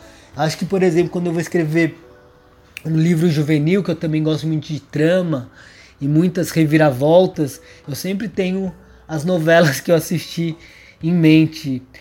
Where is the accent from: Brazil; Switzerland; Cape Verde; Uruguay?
Brazil; São Paulo; eu sou filho único, cresci em São Paulo, em um apartamento nos anos 80 e 90